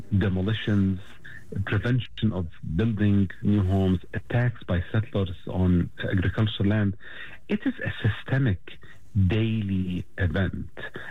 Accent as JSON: {"language": "English", "town": "Jenin", "region": "West Bank", "country": "Palestine", "tie": "born or raised there", "said": "Like Jenin, my hometown, where my father was born, my grandfather was born"}